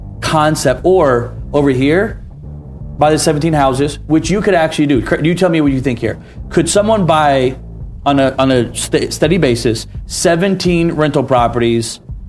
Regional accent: Atlanta, Georgia, United States; I just had a guy in my hometown, Atlanta, hit me up

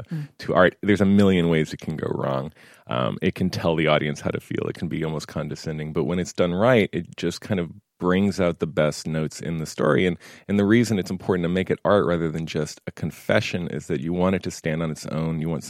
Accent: San Diego, California, United States; having been the product of a Navy family and growing up in San Diego all my life.

